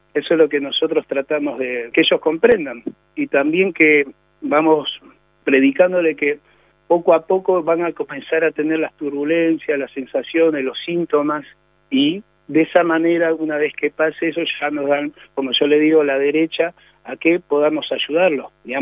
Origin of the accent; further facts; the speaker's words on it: Buenos Aires, Argentina; born there; Yo nací acá en Buenos Aires capital, en el Bajo Flores, barrio Rivadavia.